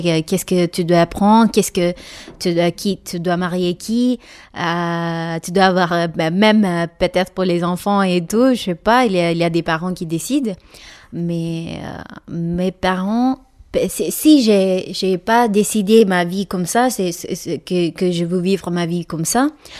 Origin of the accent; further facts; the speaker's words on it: India; French is a second language; now in France; Inde, c'est ma racine. Et ma famille, ils sont là. C'est un gros parti de moi. Je viens d'Inde, c'est moi. Je peux jamais quitter Inde complètement.